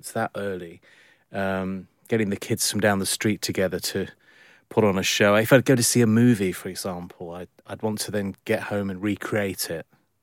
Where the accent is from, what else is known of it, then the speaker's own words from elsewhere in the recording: London, United Kingdom; born there; I was lucky to be born in London. I'm a Londoner